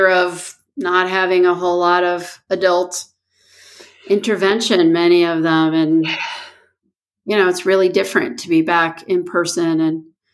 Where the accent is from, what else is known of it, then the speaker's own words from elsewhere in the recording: New York, United States; growing up near New York City, you would go to the Met to see something infamous.